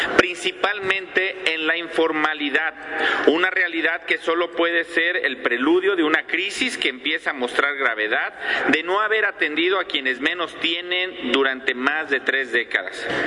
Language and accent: Spanish; Mexico; también nos toca a nosotros como mexicanos poder atenderlo